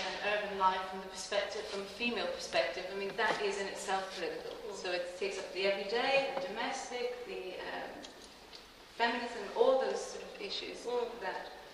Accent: Belfast, Northern Ireland, United Kingdom; I grew up in Belfast and I saw everything.

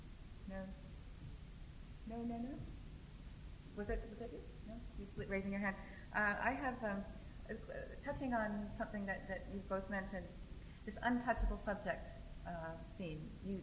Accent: United States; for me as an American living here

